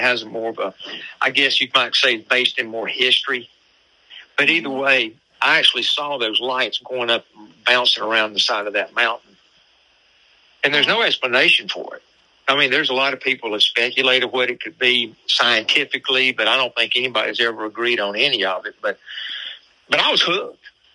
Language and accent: English; Gaffney, South Carolina, United States; born there; Well, see, I was born in Gaffney. Mm-hmm. And I came down here a long time ago.